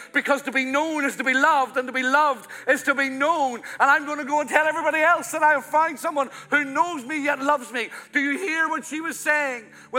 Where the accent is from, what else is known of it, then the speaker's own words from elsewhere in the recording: Ireland; He was Welsh. I'm Irish.